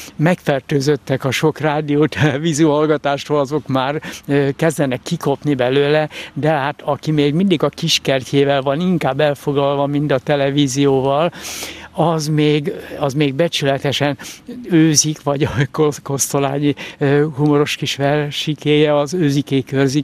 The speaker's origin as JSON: {"language": "Hungarian", "region": "Budapest", "country": "Hungary", "tie": "born or raised there", "lives_now": "Szeged, Hungary", "said": "én Pasarét mellett születtem, tehát én 1947-től 87-ig kis megszakítás, 1-2 év Esztergom, azért mégiscsak Pasaréten voltam, meg aztán vissza is tértem oda"}